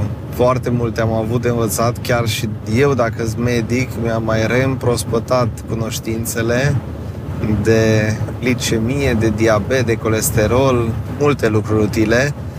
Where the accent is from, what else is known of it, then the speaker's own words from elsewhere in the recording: Alba Iulia, Alba County, Romania; Aici m-am născut, în Alba Iulia. Tata este din Zalău, din Sălaj, din Horatul Craznei. Mama de lângă Alba Iulia, din Bucerdea Vinoasă.